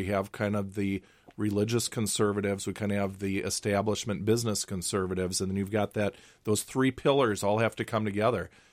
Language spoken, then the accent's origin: English; Minnesota, United States; I mean, I certainly, coming, you know, born and raised in Minnesota, I don't like mainstreaming impoliteness.